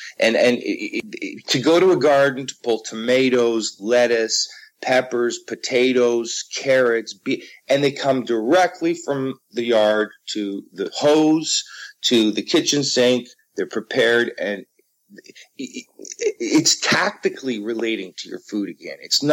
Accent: Markham, Ontario, Canada; I grew up in Markham, which is only 15 miles out of the city of Toronto, but it was all countryside. We had 1,500 acres. We had dairy cattle.

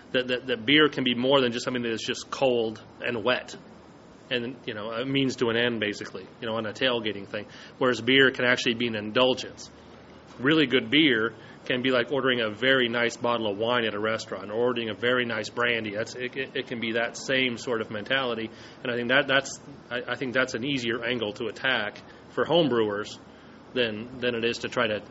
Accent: Seattle, Washington, United States; I'm of course we're speaking in Fayetteville, Arkansas, and I'm originally from Seattle

